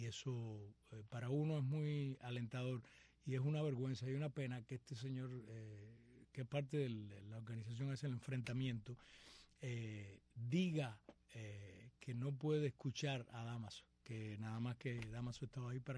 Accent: San Andrés, Holguín, Cuba; fui citado para la unidad del PNR de mi pueblo, San Andrés, en la cual me esperaba el jefe de enfrentamiento, no te pierdas, el jefe de enfrentamiento de la provincia de Holguín

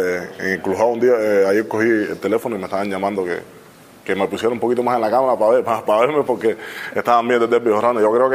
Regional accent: Cuba; todos los cubanos que estamos aquí

